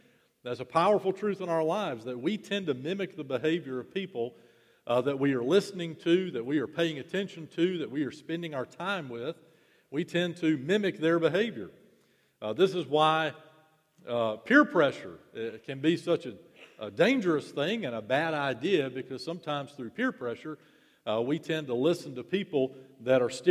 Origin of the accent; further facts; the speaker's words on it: Winston-Salem, North Carolina, United States; When I was growing up in Winston-Salem, when I was a kid